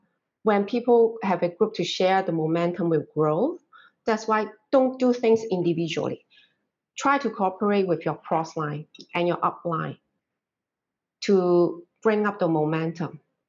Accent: Hong Kong; first language Cantonese; English is a second language; I was kind of stuck just staying in Hong Kong, and during this period, we can't do anything. And my native language is Cantonese

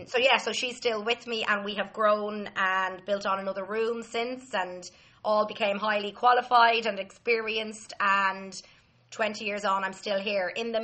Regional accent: Dublin, Leinster, Ireland; I grew up in Dublin and went to school in Colosh-Debrie and Clondalkin, where I now teach

